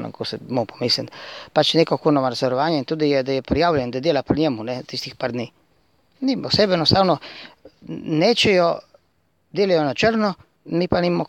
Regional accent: Gorizia, Slovenia; mi smo, ja, živimo, smo Slovenci, živimo tle in se, so Brda

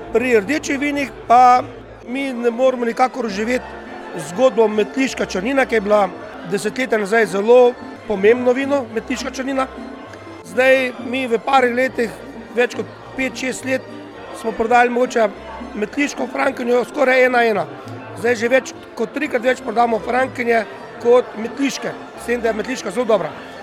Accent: Southeast Slovenia, Slovenia; Sigurno sem ponosen na to, da sem Belokranjec

